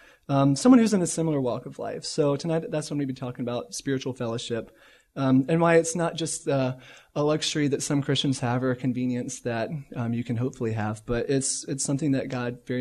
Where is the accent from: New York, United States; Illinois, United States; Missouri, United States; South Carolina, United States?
South Carolina, United States; now in Florida, United States; But yeah, like I said … I'm from South Carolina, went to school in North Carolina, and now I'm here in Florida.